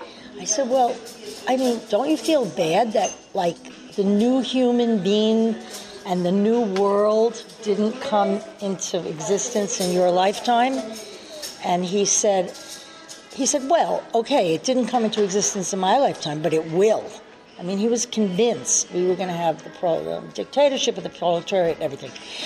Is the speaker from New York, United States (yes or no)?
yes; New York City, New York, United States; I'm from New York City.